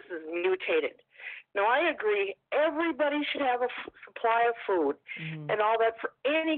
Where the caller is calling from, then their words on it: Minnesota, United States; Hey, Will … from Minnesota.